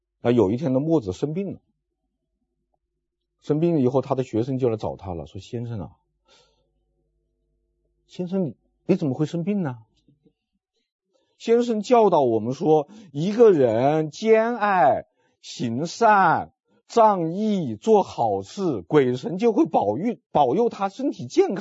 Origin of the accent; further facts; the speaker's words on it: China; 用我们中国人通常说的一句话来总结，就是善有善报，恶有恶报